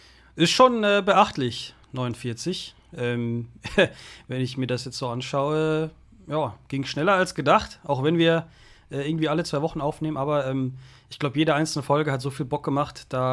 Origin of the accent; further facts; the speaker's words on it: Croatia; weil ich habe ja darauf geachtet, so dass mein Heimatland spielt. Wir sind in den Final Four der Nations League und natürlich für die Kroaten ist das ein super Erfolg, so klein wie wir sind.